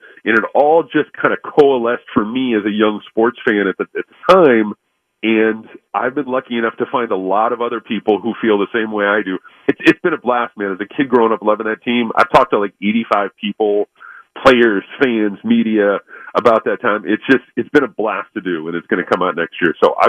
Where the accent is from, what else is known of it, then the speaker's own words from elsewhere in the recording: Connecticut, United States; I grew up in Connecticut, so I can say all this.